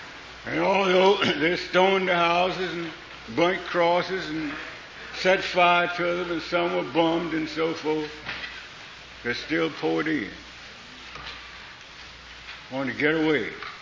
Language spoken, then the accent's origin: English; the South, United States; I'm from the South. We call them crackers.